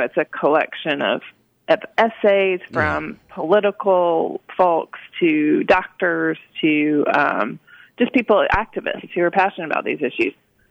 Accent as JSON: {"language": "English", "town": "Murfreesboro", "region": "Tennessee", "country": "United States", "tie": "born or raised there", "said": "Well, I grew up in Murfreesboro, so I went to half of my high school was at Oakland High School, and half of my high school was at Brentwood Academy."}